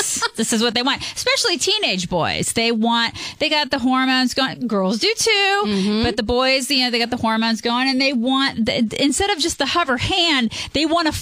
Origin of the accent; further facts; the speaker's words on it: the South, United States; I was raised in the South.